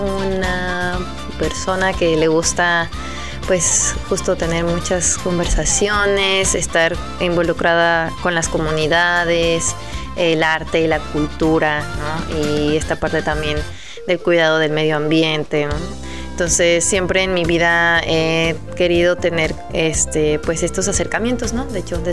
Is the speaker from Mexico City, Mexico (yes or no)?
yes; Mexico City, Mexico; yo también no he dicho que justo soy de la Ciudad de México. Mi papá es nació igual en la Ciudad de México y mi mamá viene de Bolivia